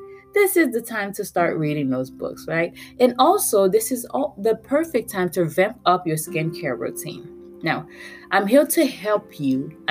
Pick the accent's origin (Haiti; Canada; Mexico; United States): Haiti; I am originally from Haiti.